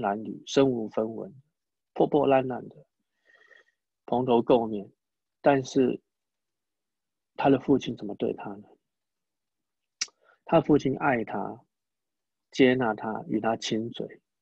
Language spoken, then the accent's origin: Chinese; Taiwan; 搞不好我们台湾话还有一点这个希伯来文的影响啊